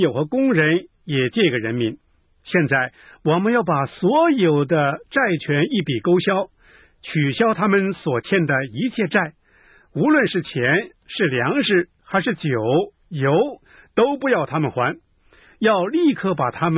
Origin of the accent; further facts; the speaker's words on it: China; 我们中国人都称我们中国人是礼仪之邦嘛